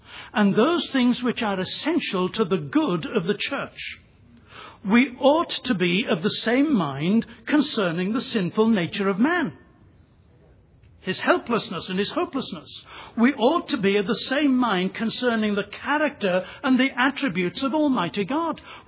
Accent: England, United Kingdom; I'm English, you're American.

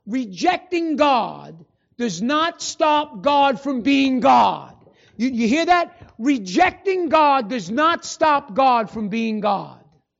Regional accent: Casa Grande, Arizona, United States; now in Phoenix, United States; I'm from Casa Grande, and not only that, I live in Phoenix now.

